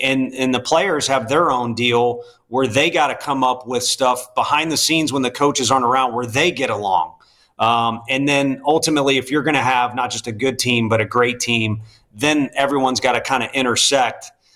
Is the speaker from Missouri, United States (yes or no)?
yes; St. Louis, Missouri, United States; you know, I'm from St. Louis, and like it or not, they do know the game well there